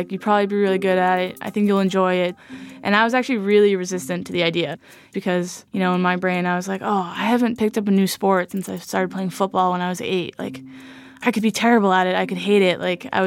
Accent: Franklin, Massachusetts, United States; And, like, every memory I have of my childhood is me on the sideline in one of their games.

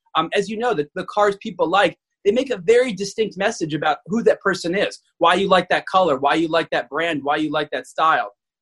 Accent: Los Angeles, California, United States; I'm from Los Angeles, you grow up in a car culture.

